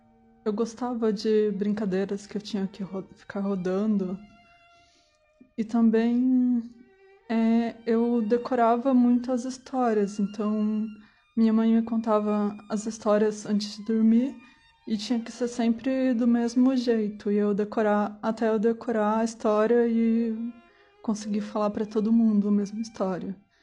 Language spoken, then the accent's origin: Portuguese; Assis, São Paulo, Brazil; also born or lived in Goiás; eu nasci em 1988, em São Paulo. Com 1 ano de idade, eu fiz uma viagem para Goiás, pois meus pais iam tentar a vida lá, mas não conseguiram. Assim, eu voltei para Assis, para a casa da minha avó.